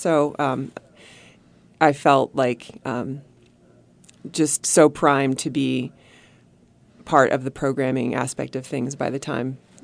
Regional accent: Livingston, New Jersey, United States; born there; also born or lived in Virginia; now in Santa Barbara, United States; I was born in Livingston, New Jersey, and I grew up in all kinds of different places on the East Coast, and most recently in Virginia.

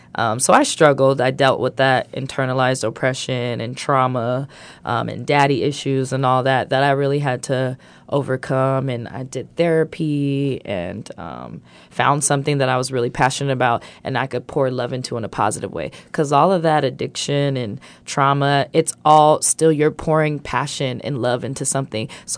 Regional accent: Santa Barbara, California, United States; born there; So I was born in Santa Barbara, right at College Hospital

